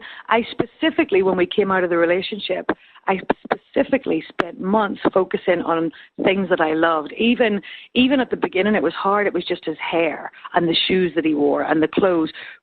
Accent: Northern Ireland, United Kingdom; I'm from Northern Ireland

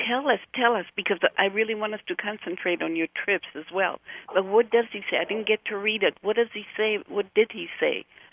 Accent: Jerusalem, Jerusalem District, Israel; You know, I was in Jerusalem at that time. I was born in Jerusalem, and I was there during the War of Independence.

